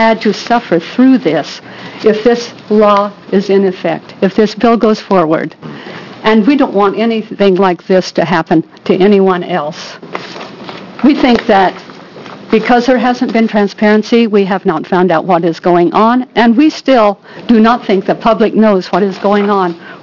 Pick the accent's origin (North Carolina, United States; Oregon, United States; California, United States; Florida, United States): Oregon, United States; Coquille; I grew up in Coquille.